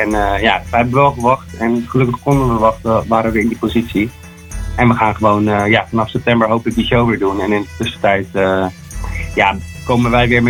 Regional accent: Rotterdam, South Holland, Netherlands; Nou, ik ben van Rotterdam... Na 15 jaar Rotterdam ben ik naar het Brabantse platteland verhuisd.

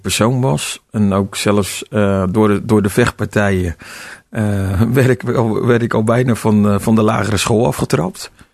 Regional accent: Amsterdam, North Holland, Netherlands; born there; ik ben geboren in Amsterdam. Ik heb ook twee oudere broers.

